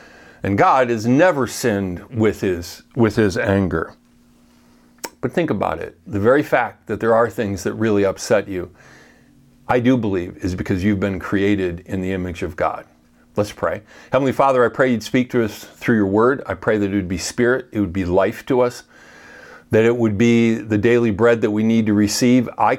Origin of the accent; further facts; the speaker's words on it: Chicago, Illinois, United States; Like, growing up in Chicago, you just learn to do that, right?